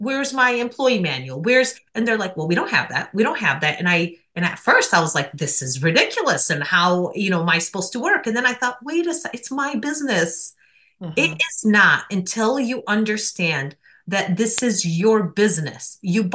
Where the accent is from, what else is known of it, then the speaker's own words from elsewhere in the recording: Michigan, United States; somebody born and raised in the Michigan area might know. I know when lake season is, I know when hunting season is, right? Those are things specific to us and our community.